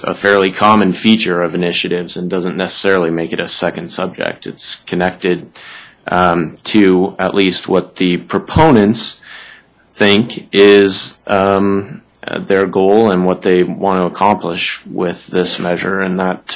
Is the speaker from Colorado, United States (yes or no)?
yes; Boulder, Colorado, United States; even though I grew up in Boulder